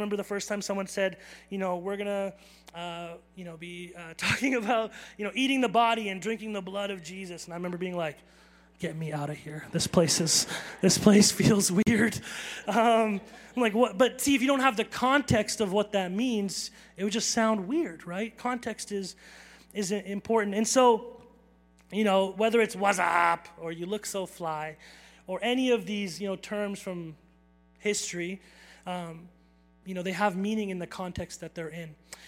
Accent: Calgary, Alberta, Canada; born there; I was born in Calgary, but I grew up in an Indian house, and so I have terms that you might not understand.

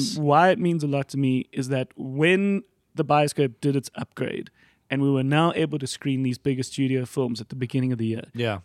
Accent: South Africa; I sent him a mail on a whim. Hey, I'm from South Africa.

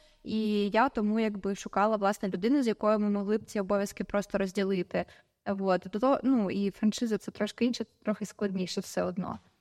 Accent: Kyiv, Ukraine; also born or lived in United States; І коли я повернулася після Америки назад в Київ, звідки я родом

